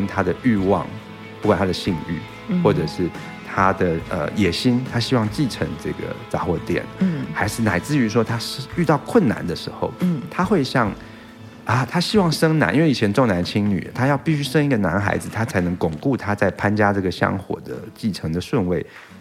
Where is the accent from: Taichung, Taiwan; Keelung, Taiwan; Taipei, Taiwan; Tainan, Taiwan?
Taipei, Taiwan; 我是台北人，